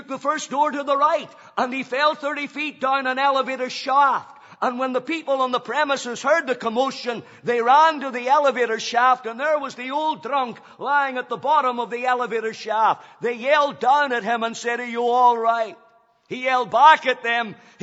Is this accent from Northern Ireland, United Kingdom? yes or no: yes; Banbridge, Northern Ireland, United Kingdom; When I was growing up in Banbridge Baptist Church, there was a phrase that went about that perhaps sums it up.